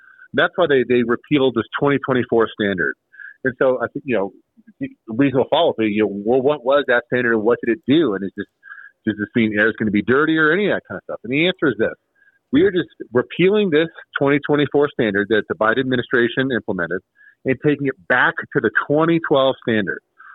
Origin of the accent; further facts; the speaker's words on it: Sheridan, Wyoming, United States; I grew up in Sheridan, Wyoming. You know, we're a mining town.